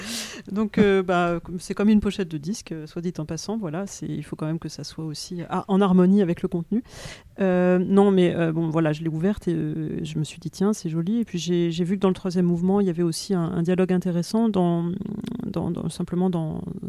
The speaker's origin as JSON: {"language": "French", "country": "France"}